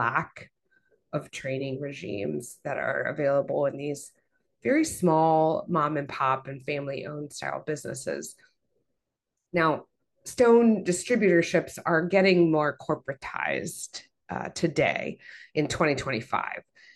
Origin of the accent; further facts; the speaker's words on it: Virginia, United States; So I'm from Appalachia originally, Appalachian author, and from Southwest Virginia.